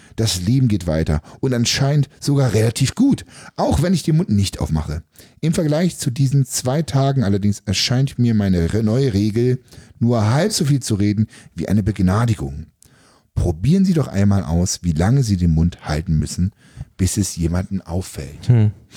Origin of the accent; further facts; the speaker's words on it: East Germany, Germany; ich bin ja anders erzogen worden, Tim. Ich bin ja quasi ja in der DDR groß geworden.